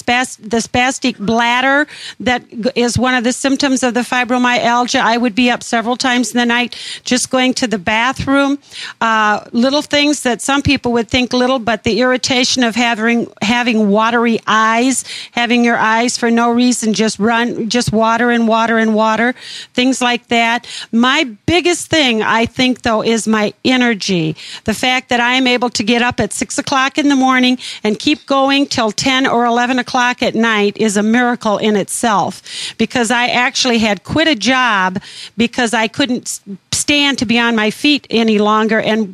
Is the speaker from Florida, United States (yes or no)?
no; Ottawa, Illinois, United States; I'm from Ottawa, Illinois.